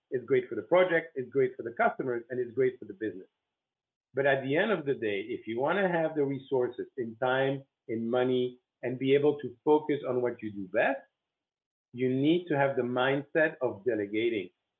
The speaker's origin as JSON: {"language": "English", "country": "Belgium", "tie": "born or raised there", "said": "I was raised in Belgium and I was raised with this mentality"}